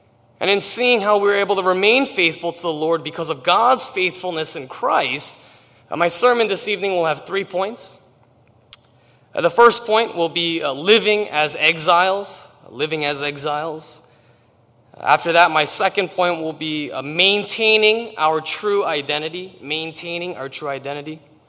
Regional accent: New York City, New York, United States; now in Pennsylvania, United States; I am from New York City. I grew up in all over in Harlem, in the Bronx, and in different parts of Queens. So I do consider myself a New Yorker through and through.

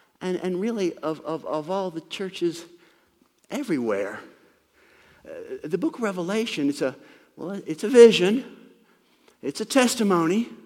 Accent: United States; Well, obviously, I'm an American, so if I'm geocentric, then I think the United States of America is the most important place in all the world.

